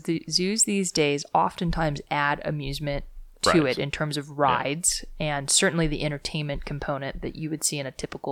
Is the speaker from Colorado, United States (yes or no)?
no; California, United States; I grew up in Ventura County, which is